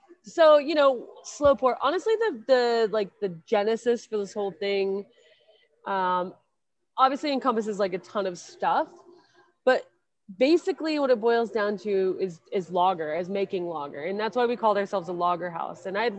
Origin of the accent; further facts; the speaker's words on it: Aurora, Colorado, United States; So I grew up here in Denver, actually south of Denver in Aurora